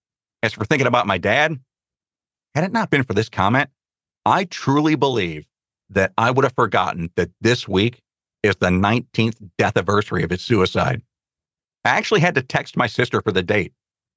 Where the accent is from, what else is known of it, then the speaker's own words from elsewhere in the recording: St. Louis, Missouri, United States; moved away as an adult; my neighbor when I was growing up in St. Louis. She and I haven't spoken to each other in, like, well, geez, I left 36 years ago to go to college. Haven't been back.